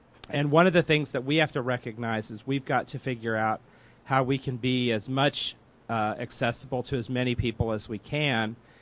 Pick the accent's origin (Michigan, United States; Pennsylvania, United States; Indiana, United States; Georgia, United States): Indiana, United States; moved away as an adult; now in Northern California, United States; Ever since I came to Northern California from Indiana to go to graduate school, probably because I thought, you know, anything that goes on in California has to be better than anything that goes on in Indiana.